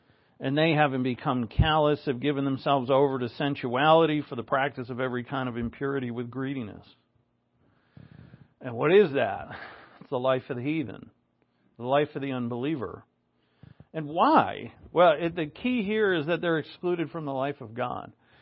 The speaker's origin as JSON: {"language": "English", "country": "United States", "said": "I'm not really of this nation. I mean, I'm American, yeah, but my true country is in heaven."}